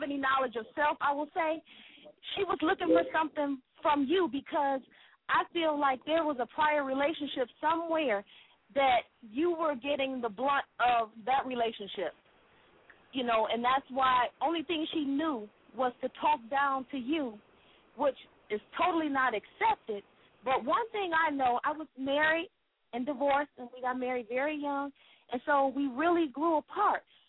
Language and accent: English; Michigan, United States; from Michigan.